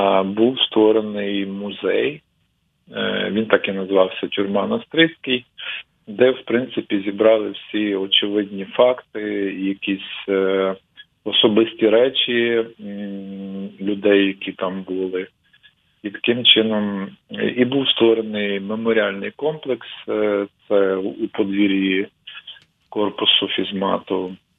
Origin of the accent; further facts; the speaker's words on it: Drohobych, Lviv Oblast, Ukraine; я насправді народився в Дрогобичі, там навчався, в школі, в університеті.